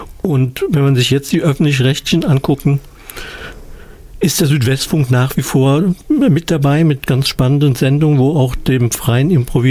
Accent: West Germany, Germany; Ich komme aus dem Westen

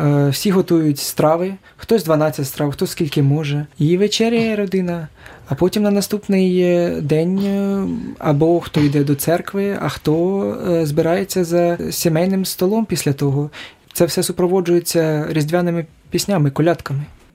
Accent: Chernihiv, Chernihiv Oblast, Ukraine; moved away; я з Чернігова і вже, в принципі, певний час цікавлюся традиційним співом, ще в Україні почав цим цікавитися, досліджую, як можливо, свій рідний регіон, Чернігівщину

